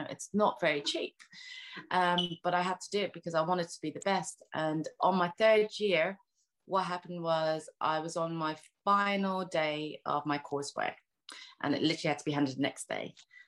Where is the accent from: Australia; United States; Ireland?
Ireland; born there; So I was born in Ireland.